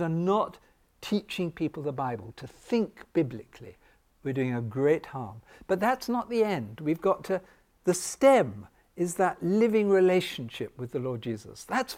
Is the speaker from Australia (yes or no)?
no; United Kingdom; I mean, I'm being British, I knew how to reply.